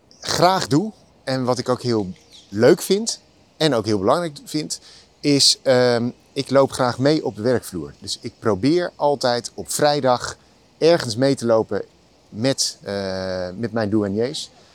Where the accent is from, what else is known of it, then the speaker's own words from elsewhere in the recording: Leiden, South Holland, Netherlands; Ik kom uit Leiden.